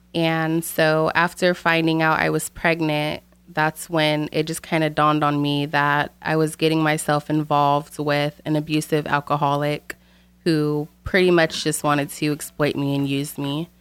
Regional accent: Oroville, California, United States; I am originally from Oroville, California.

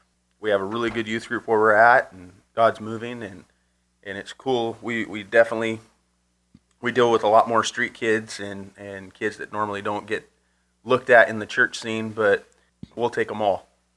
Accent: Oroville, California, United States; We're from Oroville, raised in Oroville, moved around a little bit, but always came back to Oroville.

